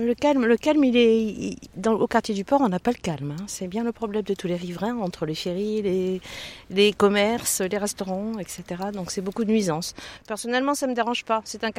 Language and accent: French; Nice, Provence-Alpes-Côte d'Azur, France; moi j'ai vécu, je suis niçoise, mais je suis partie très très longtemps, donc il n'y a pas si longtemps que ça je suis revenue.